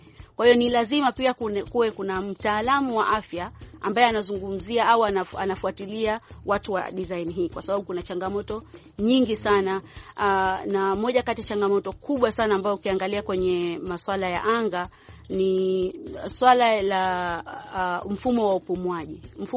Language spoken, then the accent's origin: Swahili; Zanzibar, Tanzania; now in United States; Mimi ni Mzanzibari